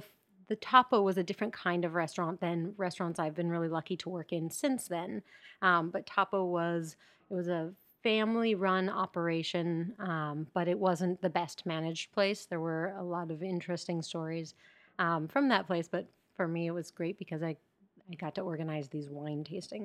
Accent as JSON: {"language": "English", "region": "Colorado", "country": "United States", "said": "I'm from Colorado."}